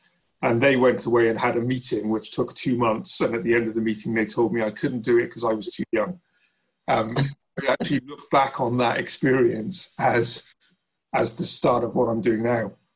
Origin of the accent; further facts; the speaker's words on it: Wales, United Kingdom; now in Bath, United Kingdom; So I grew up in South Wales